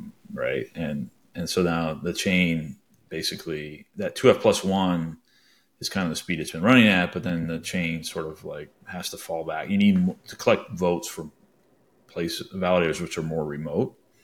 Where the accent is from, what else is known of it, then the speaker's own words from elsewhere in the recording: South Africa; Even if I'm South African, you know, there's no reason for me to run it locally to me.